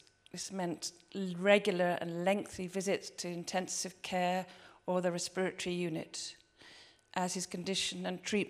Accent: West Midlands, United Kingdom; born there; living in Cambridge for 24 years. Having moved house over 16 times in my life, it was great to be back in Gloucestershire, near to where I was born. I was born in Herefordshire.

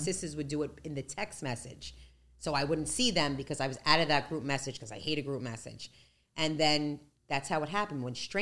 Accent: Brooklyn, New York, United States; now in Staten Island, United States; I'm from Brooklyn, and now I live on Staten Island. Yeah, so I grew up in Brooklyn. My whole childhood is in Brooklyn.

